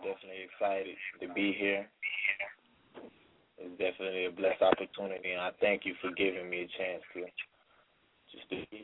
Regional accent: Ututu, Abia, Nigeria; born there; I was born in Nigeria, in a town called Ututu.

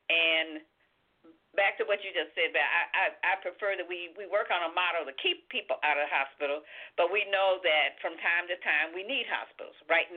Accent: Chicago, Illinois, United States; I grew up in the Chatham community on the south side of Chicago

